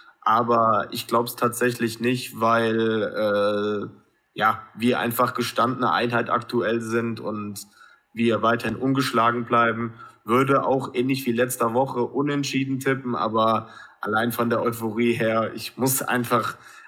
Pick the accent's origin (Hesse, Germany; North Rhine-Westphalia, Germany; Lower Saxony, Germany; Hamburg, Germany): Hesse, Germany; born there; weil ich lebe ja gebürtig in Hessen und ich habe genau Frankfurt in meinem Umkreis.